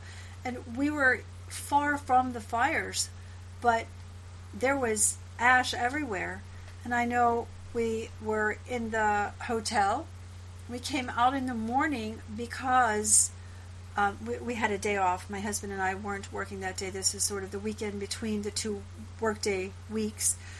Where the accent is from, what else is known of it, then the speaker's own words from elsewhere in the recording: Pacific Northwest, United States; And here we are in Southern California. We're from the Northwest.